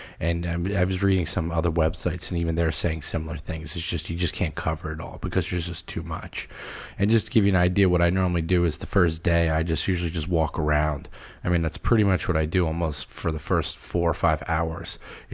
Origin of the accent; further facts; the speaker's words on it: New York, United States; I'm from New York. I live in New York City.